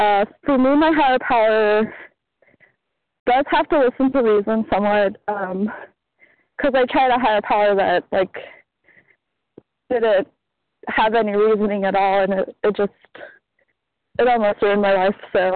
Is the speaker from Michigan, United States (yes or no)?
no; Georgia, United States; I'm from Georgia.